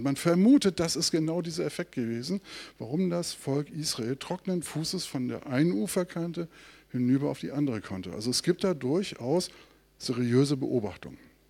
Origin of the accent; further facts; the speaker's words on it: Glücksburg, Schleswig-Holstein, Germany; Ich bin an der Ostsee aufgewachsen, in der Flensburger Förde. Glücksburg, Flensburg.